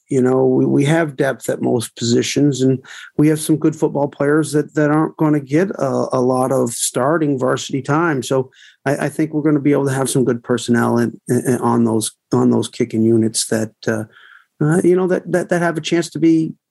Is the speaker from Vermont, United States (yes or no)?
yes; Vermont, United States; I'm from Northern Vermont. My parents have a beautiful property in Northern Vermont